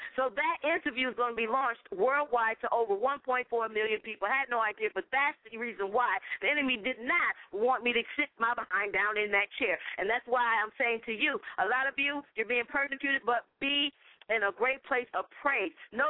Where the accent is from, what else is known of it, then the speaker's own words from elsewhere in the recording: Connecticut, United States; I'm not afraid of snow because I'm from Connecticut, so that didn't bother me.